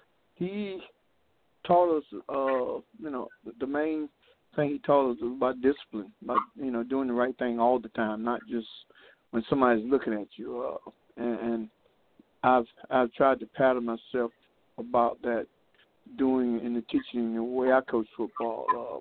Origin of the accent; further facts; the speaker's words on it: Columbia, South Carolina, United States; I'm from Columbia, South Carolina. Grew up in Columbia, went to Columbia High, played at South Carolina State under Willie Jeffries.